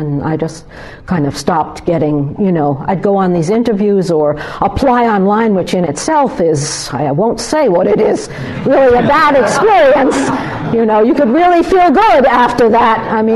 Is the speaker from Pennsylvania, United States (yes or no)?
no; New York, United States; I'm from New York.